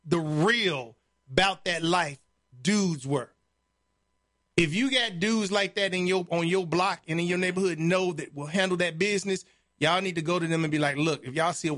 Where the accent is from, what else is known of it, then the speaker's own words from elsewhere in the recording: Chicago, Illinois, United States; the block I grew up on in Chicago, it was drugs being sold on every block except for ours.